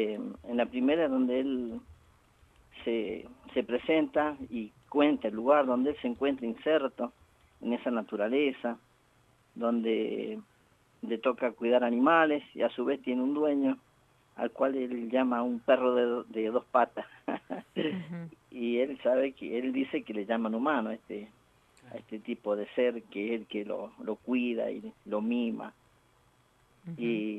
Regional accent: Angaco, San Juan, Argentina; la historia de mi pueblo de Angaco, en la provincia de San Juan, la evolución de mi vida como niño, joven, mi paso por el servicio militar obligatorio, uh-huh, Guerra de Malvinas, y después también mi venida al sur.

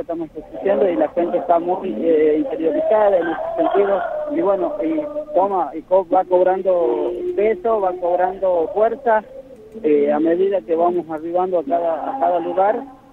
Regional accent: Jujuy, Argentina; Somos el pueblo jujeño que estamos peleando y estamos luchando contra el gobierno dictador.

